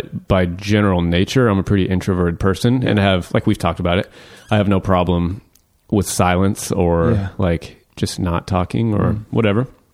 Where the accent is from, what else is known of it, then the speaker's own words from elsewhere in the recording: Olathe, Kansas, United States; And I grew up on the Kansas side, about in a suburb called Olathe, which is like 15 miles south of Kansas City.